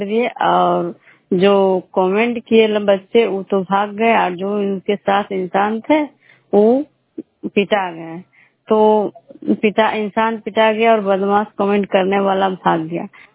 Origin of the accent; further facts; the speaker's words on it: Bishnupur, Bihar, India; मैं बिष्णुपुर ग्राम खजरा पंचायत नालंदा जिला नगर नौसा प्रखंड के निवासी हूँ।